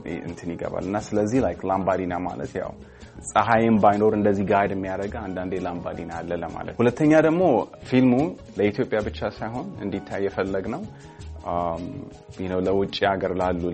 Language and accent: Amharic; Los Angeles, California, United States; ግማሹ ደግሞ ሎስ አንጀለስ ነው የተሰራው ልክ እንዳልከው እኔ በዚህ ስለሆነ ያደኩት